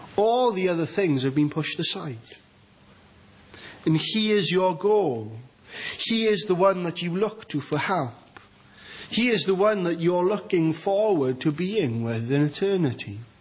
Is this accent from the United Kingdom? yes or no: yes; Wales, United Kingdom; As Welsh people, we love our rugby. And I probably love my rugby as much as any of you.